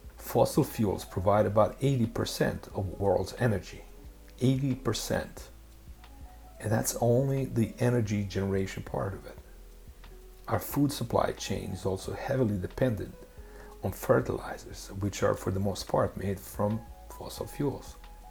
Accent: Serbia; now in New York, United States; I was born in Serbia, a part of former Yugoslavia. I had a very happy, carefree childhood

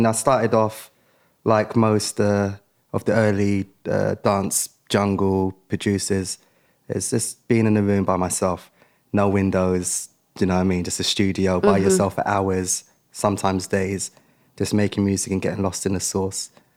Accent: Tottenham, London, United Kingdom; I grew up in Tottenham, in an estate around Tottenham, and my big dream was just to get out of that and travel the world

